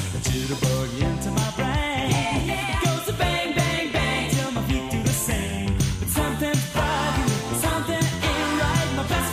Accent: South Shields, North East England, United Kingdom; born there; apparently being a Geordie means you were born on the banks of the Tyne, and I was born in South Shields. But technically, I'm also a sand dancer.

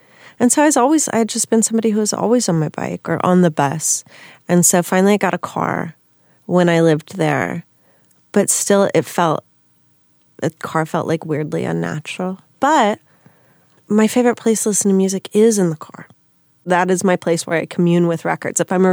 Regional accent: Minneapolis, Minnesota, United States; also born or lived in Los Angeles / Chicago; I'm from Minneapolis.

